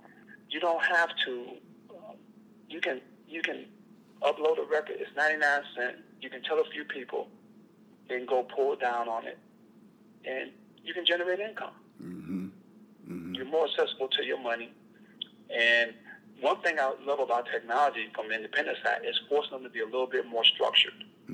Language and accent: English; Detroit, Michigan, United States; I'm from Detroit, born and raised. You can't get no more Detroit than me.